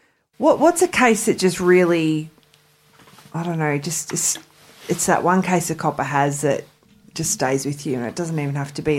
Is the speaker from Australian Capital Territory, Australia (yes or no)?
no; Ringwood, Victoria, Australia; in Ringwood and we do get asked a lot about it.